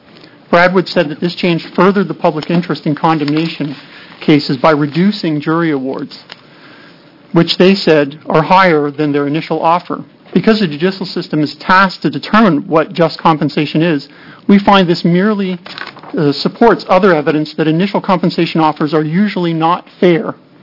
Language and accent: English; Oregon, United States; I'm from Clatsop County.